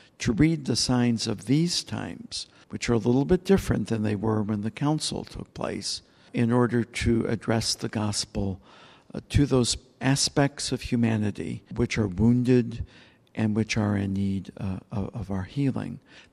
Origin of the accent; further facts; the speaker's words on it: Indiana, United States; when I was a young person growing up in the Middle West in Indiana